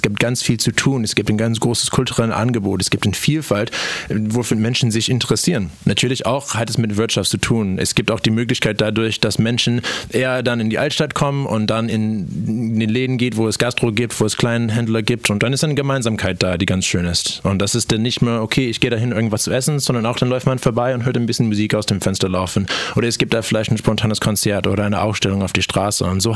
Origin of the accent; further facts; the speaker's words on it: United States; Davor hatte ich meinen Bachelor gemacht in den USA, in einer kleinen Uni, da näher von wo ich herkomme.